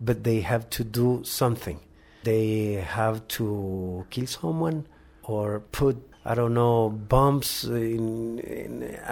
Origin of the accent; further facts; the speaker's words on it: El Salvador; I am from El Salvador, and I was involved in a civil war several years ago.